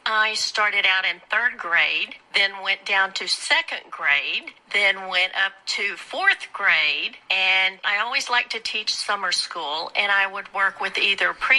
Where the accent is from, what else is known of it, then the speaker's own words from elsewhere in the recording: Corpus Christi, Texas, United States; now in Katy, United States; I'm from Corpus Christi, but I've lived here in Houston since 1971, so this is really my home.